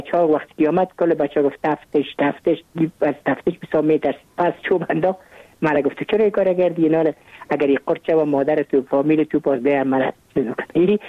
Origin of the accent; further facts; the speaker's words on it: Kabul, Afghanistan; ما متولد کابل هستم، در نایه اول کابل تولد شدیم.